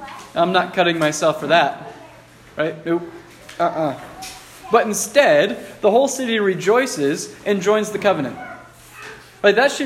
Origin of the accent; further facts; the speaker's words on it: United States; as Christians growing up in America